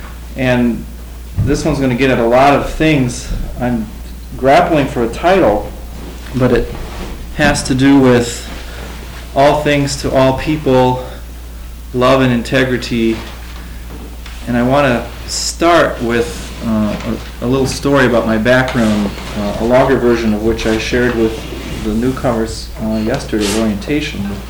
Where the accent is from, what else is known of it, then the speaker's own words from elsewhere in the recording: Chicago, Illinois, United States; I'm from Chicago, Illinois.